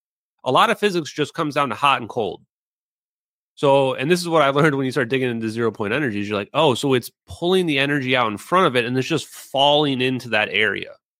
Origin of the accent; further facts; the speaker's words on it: United States; I'm American. I'm on America's side.